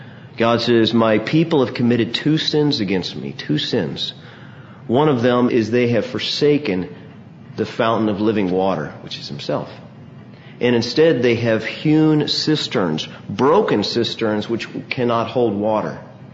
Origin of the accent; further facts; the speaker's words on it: Dallas, Texas, United States; I can tell you, I grew up in Dallas like most of y'all have.